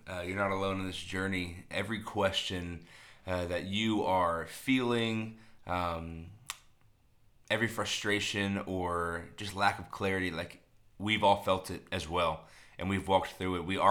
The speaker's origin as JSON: {"language": "English", "town": "Orlando", "region": "Florida", "country": "United States", "also_born_or_lived": "Dallas", "said": "We grew up in Florida. I'm from Orlando, the Disney World area."}